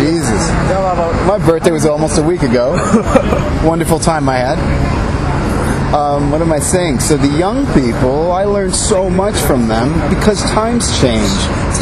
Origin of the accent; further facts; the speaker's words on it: Las Vegas, Nevada, United States; And then I started to talk about, I'm from Las Vegas.